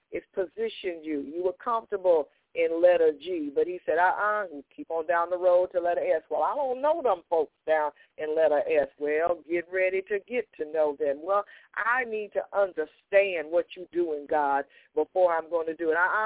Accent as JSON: {"language": "English", "region": "Texas", "country": "United States", "said": "You know, I'm from Texas, and I understand the best fruit, the juiciest fruit, the most nutritious fruit comes from the valley."}